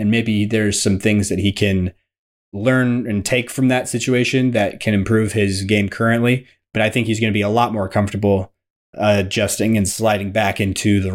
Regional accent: United States; just anti-France as an American.

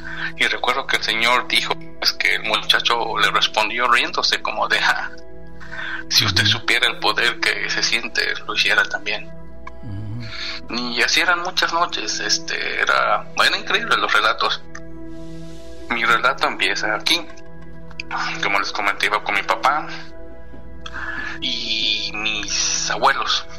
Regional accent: Pachuca, Hidalgo, Mexico; now in Atlanta, United States; Como saben, yo soy de Pachuca, vivo en Atlanta

